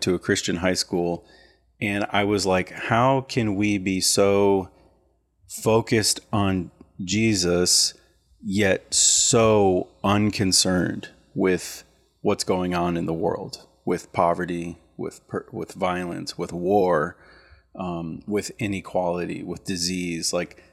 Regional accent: Wheaton, Illinois, United States; I went to just like a non-denominational church with my family growing up in Wheaton, Illinois.

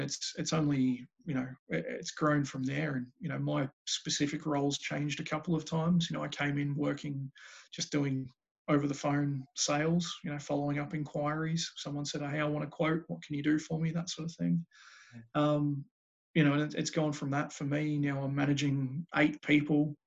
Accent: Cranbourne, Victoria, Australia; also born or lived in Swan Hill; But country kid, I was born up in Swan Hill, up on the Murray River. Got a small family, mum, dad, my sister. Lived there for a few years. Moved down to Cranbourne when I was six. So I've been here basically my whole life.

